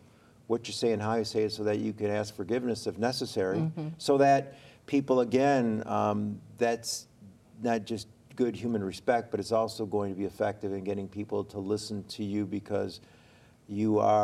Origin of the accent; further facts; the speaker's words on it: Detroit, Michigan, United States; Being that was just very much a part of my life, growing up in Detroit and in a big Catholic family and being one of the younger ones.